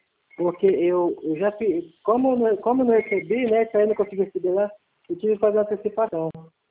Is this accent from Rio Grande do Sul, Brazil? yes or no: no; Amapá, Brazil; Ah, não. Eu sou do Amapá.